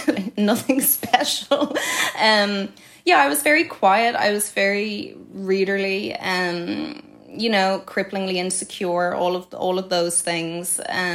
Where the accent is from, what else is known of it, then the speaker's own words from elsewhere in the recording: Dublin, Leinster, Ireland; But yeah, I grew up in Sandymount, very blessed childhood, very, very beautiful childhood.